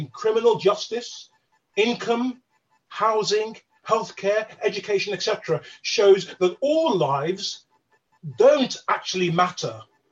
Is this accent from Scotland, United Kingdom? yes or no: no; Hackney, London, United Kingdom; Growing up in Hackney